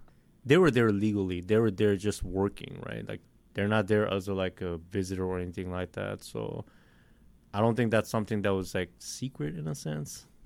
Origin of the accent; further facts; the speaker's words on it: South Korea; I usually just go ahead and say Korea, but that usually right now a lot of people do know that I come from South Korea.